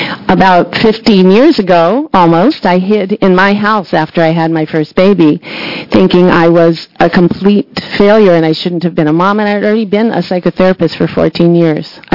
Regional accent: Portland, United States; I'm from Portland.

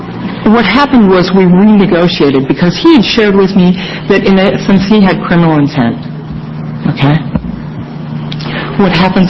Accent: Hillsboro, Oregon, United States; I was taking him, of all places, to Hillsboro, my hometown.

